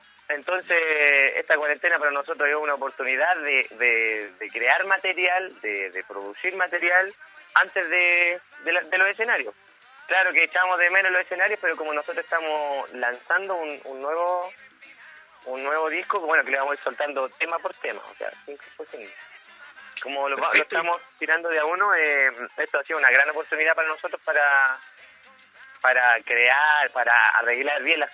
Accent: Santiago, Santiago Metropolitan Region, Chile; Todos somos de Santiago. Hay unos chiquillos de Buin, La Florida, pero todos de acá de Santiago, Santiago Centro.

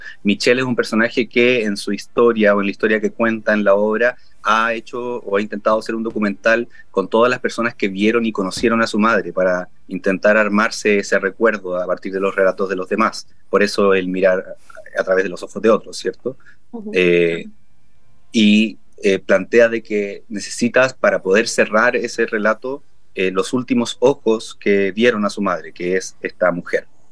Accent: Chile; ¿cómo se constituye esa identidad nuestra como chilenos, incluso para nuestra generación de personas que nacieron después de los 90 o hacia finales de los 80?

